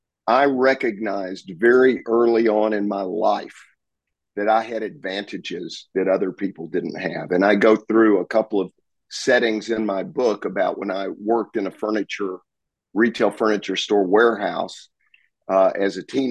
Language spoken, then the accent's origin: English; Texarkana, United States; I went back to Texarkana, my hometown, and put together a program at my high school